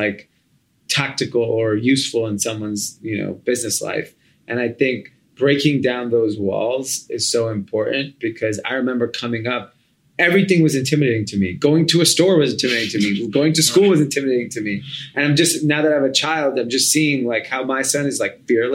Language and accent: English; India; Because I mean, when I grew up, I'm Indian, doctor, engineer. Like there was nothing else.